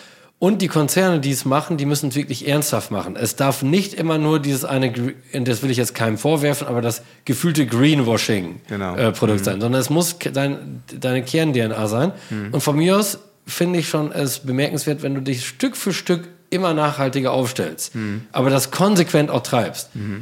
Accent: North Rhine-Westphalia, Germany; als Münsterländer

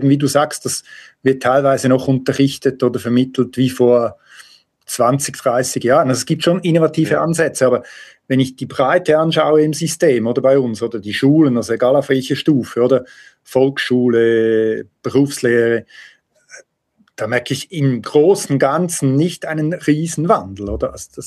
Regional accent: Switzerland; der ist glücklicherweise bei uns in der Schweiz nicht so ein Thema. Schon etwas, aber es ist nicht ganz so extrem wie bei euch.

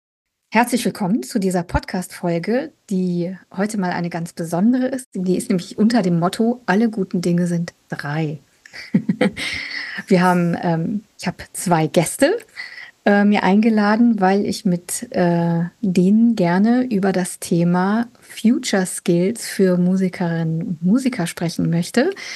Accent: Rhineland, Germany; Ich bin ja auch eine Rheinländerin

